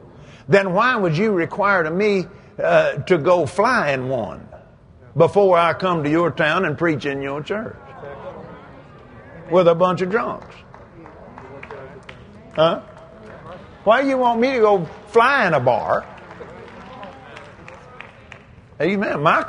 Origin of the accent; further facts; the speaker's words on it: Texas, United States; When I was a little kid growing up in that Sunday school there in my hometown out in West Texas, I hated that place.